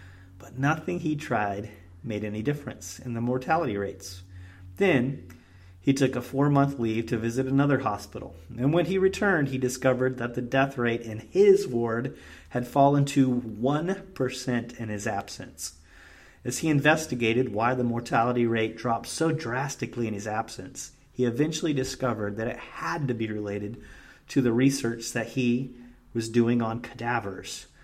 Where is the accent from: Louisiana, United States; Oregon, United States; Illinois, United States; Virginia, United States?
Illinois, United States; Danville; I grew up near Danville, Illinois.